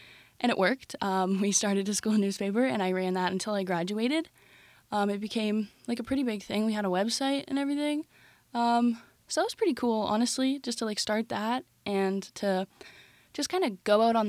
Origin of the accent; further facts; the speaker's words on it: Ottawa, Ontario, Canada; My second option was Carleton University because I'm from Ottawa and they have a really good journalism program.